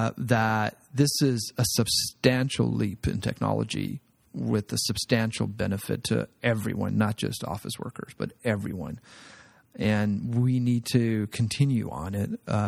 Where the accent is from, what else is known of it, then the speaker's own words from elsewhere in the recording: Ottawa, Ontario, Canada; moved away as an adult; I came from Ottawa. I'm a Canadian. And then I moved to the Valley. I spent 4 years there.